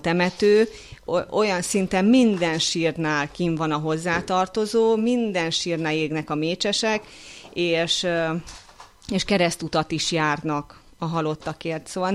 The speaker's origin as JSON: {"language": "Hungarian", "region": "Budapest", "country": "Hungary", "tie": "born or raised there", "said": "Ugye én tőzsgyökeres pesti vagyok"}